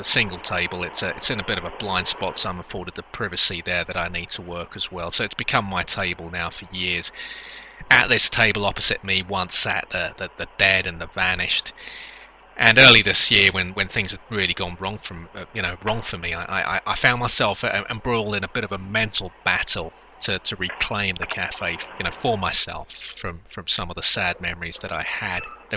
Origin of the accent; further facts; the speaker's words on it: Stockwell, London, United Kingdom; It's just down the road from where I grew up in Stockwell.